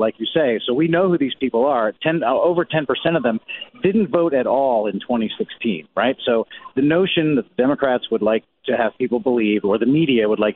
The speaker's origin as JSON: {"language": "English", "town": "Ridley Park", "region": "Pennsylvania", "country": "United States", "tie": "born or raised there", "said": "I grew up in Delaware County, Ridley Park area."}